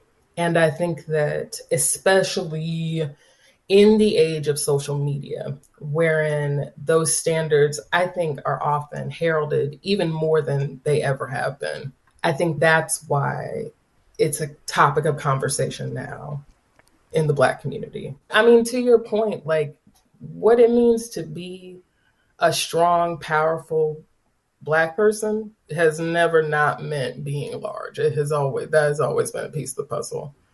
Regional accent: the South, United States; I grew up in the South. My mother is fat. My aunts are fat.

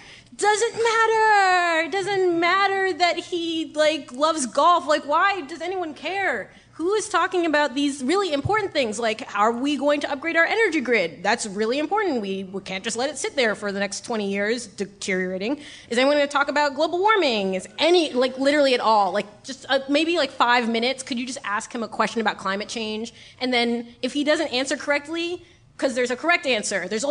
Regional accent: New York, United States; Yeah, I was born and raised in New York.

